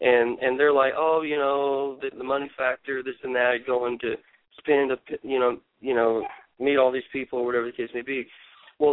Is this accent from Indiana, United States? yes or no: no; Texas, United States; You know, heck, we're from Texas. I mean, Southern hospitality is massively huge with us.